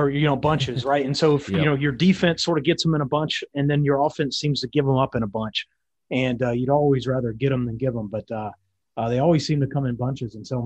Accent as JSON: {"language": "English", "town": "Nashville", "region": "Tennessee", "country": "United States", "said": "I'm from Nashville originally, and I'll definitely have to show my age here."}